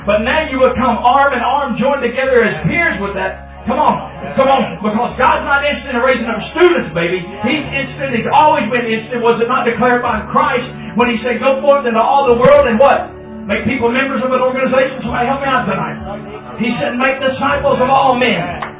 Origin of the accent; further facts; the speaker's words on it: Texas, United States; One of them is a good brother I know from my home state of Texas